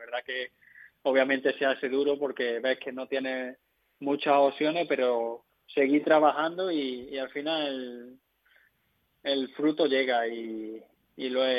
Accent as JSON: {"language": "Spanish", "town": "Pedrera", "region": "Andalusia", "country": "Spain", "tie": "born or raised there", "said": "Yo, de Pedrera, acá en mi pueblo, los de Pedrera, como nos dicen todos los de fuera"}